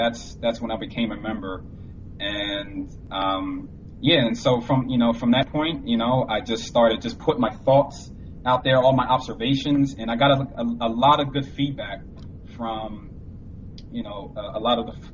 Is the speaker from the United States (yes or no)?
yes; New Jersey, United States; I'm from New Jersey, South Jersey, about 15 minutes from Philly.